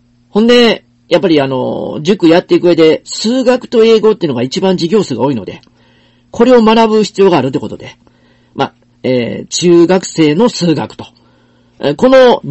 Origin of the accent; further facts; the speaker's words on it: Osaka, Japan; now in Nara, Japan; は大阪で生まれて大阪で育って、ね、勝手にというか、まあうちの親が奈良出身だったということで